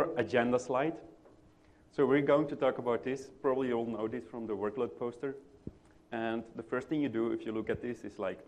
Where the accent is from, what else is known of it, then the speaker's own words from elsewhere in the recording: Belgium; English is a second language; I'm from Belgium. Sorry, but from Europe. Maybe you hear that we're not native speaking English.